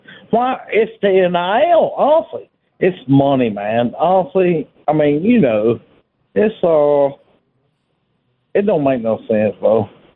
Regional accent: South Carolina, United States; I'm from New York, South Carolina, man. Yeah, I'm a Gamecock, Bo.

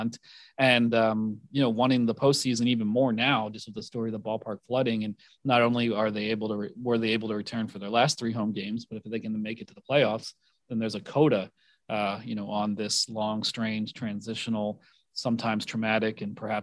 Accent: Philadelphia, Pennsylvania, United States; And I think me growing up in the Philadelphia area, have family in Central Jersey, it felt very familiar to me.

